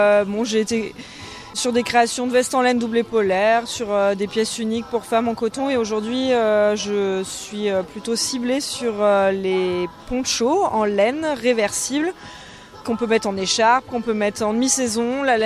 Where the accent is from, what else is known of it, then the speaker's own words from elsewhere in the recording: Provence-Alpes-Côte d'Azur, France; Je suis du Verdon. Mais du coup, c'est 45 minutes d'ici